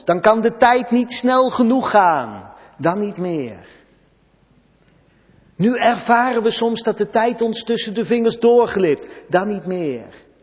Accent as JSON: {"language": "Dutch", "town": "Randwijk", "region": "Gelderland", "country": "Netherlands", "said": "De buurt waar ik vandaan kom, Randwijk op de Dijk."}